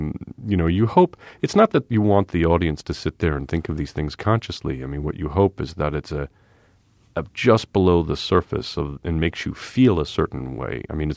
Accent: New York, United States; I mean, I grew up in New York in a semi-attached row house in Queens, which is exactly like the type of house you would see in the opening of All in the Family.

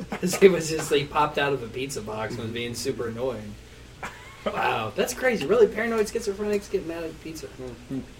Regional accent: St. Louis, Missouri, United States; born there; I was born here in St. Louis. My mom makes pizza.

